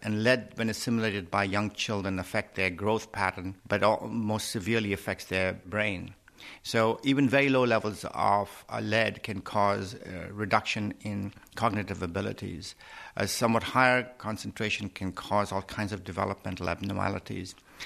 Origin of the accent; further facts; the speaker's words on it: Karachi, Sindh, Pakistan; my hometown of Karachi